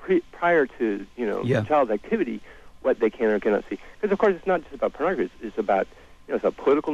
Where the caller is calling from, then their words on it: California, United States; I'm from Northern California.